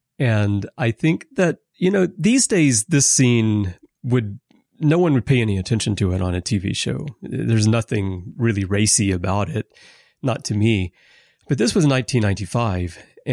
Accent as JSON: {"language": "English", "region": "Alabama", "country": "United States", "tie": "born or raised there", "said": "It stood out more in 1995, especially where I lived at the time when I was growing up in Alabama."}